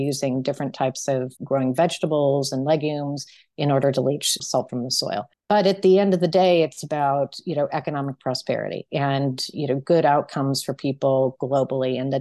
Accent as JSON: {"language": "English", "town": "Minneapolis", "region": "Minnesota", "country": "United States", "tie": "born or raised there", "said": "I grew up in the Midwest and I actually grew up going to the church that … went to, downtown Minneapolis, Park Avenue Methodist Church."}